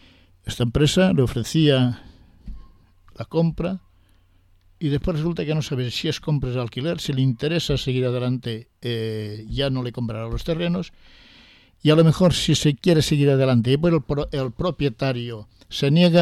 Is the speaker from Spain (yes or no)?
yes; Nules, Valencian Community, Spain; porque somos de Nules